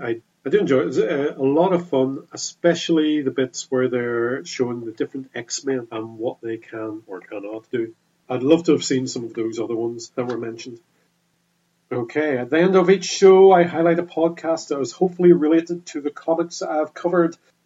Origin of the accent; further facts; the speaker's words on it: Northern Ireland, United Kingdom; I grew up in Northern Ireland, where the only comic book shops I could find were in Belfast. I have to go 50 miles to a comic book shop. When I lived in Belfast, studied and worked in Belfast